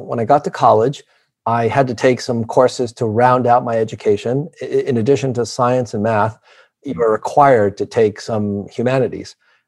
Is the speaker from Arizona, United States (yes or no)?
no; New York City, New York, United States; also born or lived in Taiwan; to move to Taiwan, lived there until I was about 5 years old, and then we moved to New York City. So I grew up in New York.